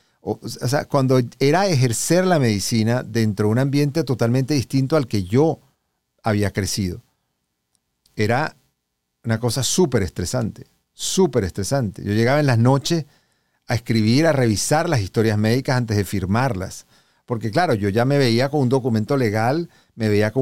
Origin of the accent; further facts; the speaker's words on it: Venezuela; moved away as an adult; now in United States; eso me pasó también cuando salí de Venezuela para Estados Unidos